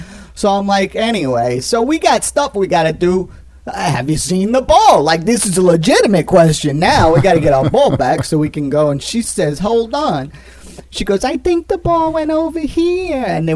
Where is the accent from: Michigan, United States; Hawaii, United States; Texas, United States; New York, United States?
New York, United States; Queens; because, well, I like donuts. But anyway, that's besides the point. I'm from Queens, you know.